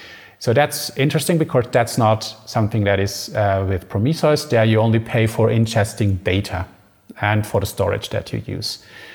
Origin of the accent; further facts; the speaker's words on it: Germany; English is a second language; we are from Germany